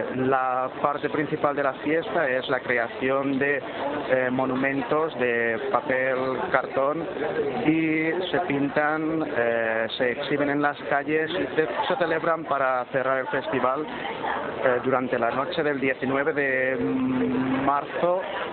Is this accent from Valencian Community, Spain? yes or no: yes; Valencia, Valencian Community, Spain; vengo de Valencia